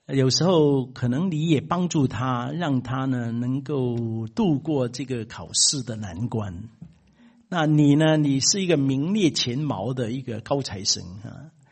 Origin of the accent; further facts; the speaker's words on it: China; 我们中国人呢，这个气很特别，老外啊他们不懂